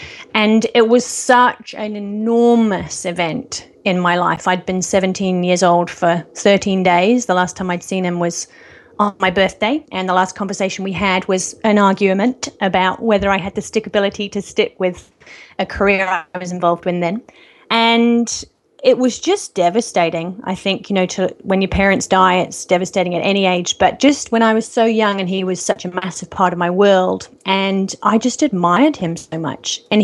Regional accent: England, United Kingdom; now in New Zealand; I grew up in England. And in winter there, it just goes on and on and on, yeah.

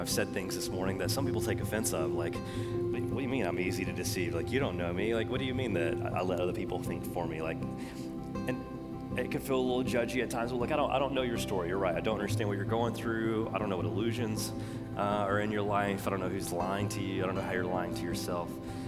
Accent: Bible Belt, United States; I would come home and then we grew up in the Bible Belt, right? So we would pray before every meal.

